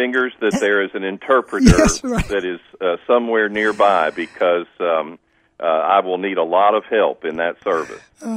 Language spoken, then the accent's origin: English; Oklahoma, United States; also born or lived in Washington, D.C. / Kentucky; I grew up in Oklahoma and was born there, raised there. And then my dad, who was a professional musician with the symphony orchestra, moved around in different places on the mainland. And we went to Washington, D.C., and we went to Kentucky.